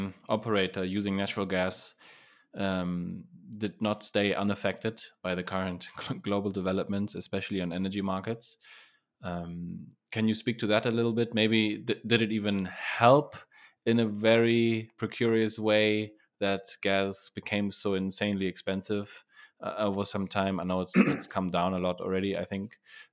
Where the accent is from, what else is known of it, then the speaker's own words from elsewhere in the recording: Germany; English is a second language; not as centralized, independent as Germany, my home country, is or has been.